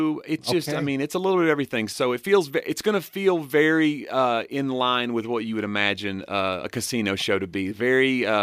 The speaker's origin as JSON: {"language": "English", "region": "Tennessee", "country": "United States", "said": "I got back from North Dakota, and I'm from Tennessee, so people think they don't have an accent in North Dakota."}